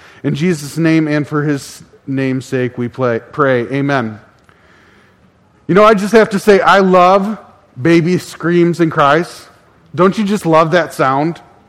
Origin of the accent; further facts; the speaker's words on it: Michigan, United States; And while I'm from Michigan, like Ryan, don't hold that against me.